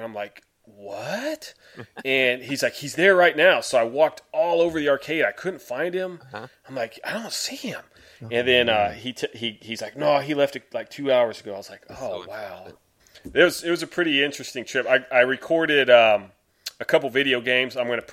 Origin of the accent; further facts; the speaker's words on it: Texas, United States; Cause, we're from Texas.